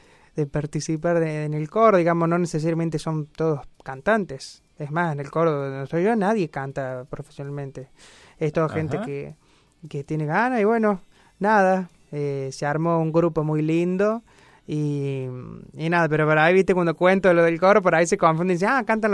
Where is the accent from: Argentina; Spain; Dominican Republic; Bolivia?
Argentina; Córdoba; siempre acá en Córdoba. Nací acá en Córdoba, en el sanatorio Allende, y bueno, nada, mi familia siempre fue de ir a misa, siempre estuvo la fe presente en mi casa